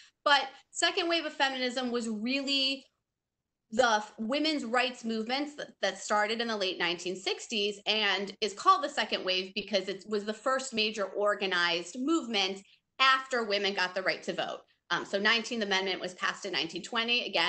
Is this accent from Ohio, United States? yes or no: no; Michigan, United States; And so when I went off to college, sort of far away from where I grew up in Michigan